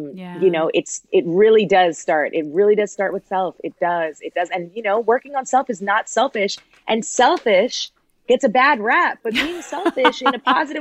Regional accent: Toronto, Ontario, Canada; I'm from Toronto. I'm a child of immigrants. I've lived a very humble existence.

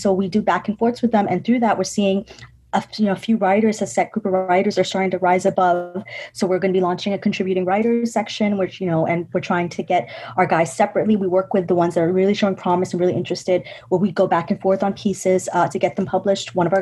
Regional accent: New York City, New York, United States; I'm Pakistani American. I mean, I was born in New York, so I'm a New Yorker. But you know, my family's Pakistani. We're from Karachi, and you know, we're Muslims.

